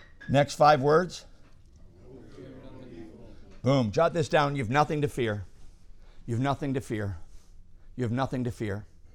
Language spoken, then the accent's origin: English; Scotland, United Kingdom; Two Scotsmen were arguing, as Scotsmen are like to do. I'm Scottish. Anybody else here Scottish?